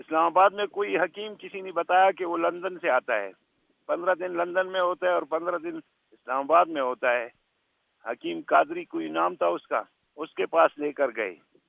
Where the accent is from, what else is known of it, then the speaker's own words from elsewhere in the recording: Parachinar, Khyber Pakhtunkhwa, Pakistan; اور پاڑا چنار کرم ایجنسی. میرا والد جو تھا وہ ایف سی میں تھا, ہمارا اپنا گھر ہی نہیں تھا. میں ماموں کے گھر پیدا ہوا